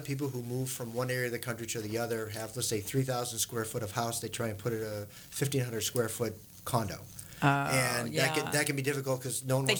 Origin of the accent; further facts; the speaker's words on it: New England, United States; New England.